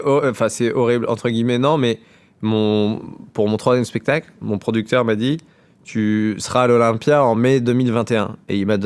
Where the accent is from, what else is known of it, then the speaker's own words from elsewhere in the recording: Normandy, France; en Basse-Normandie, là où j'ai grandi, moi je viens de la campagne, là où ils tournent L'Amour est dans le Pré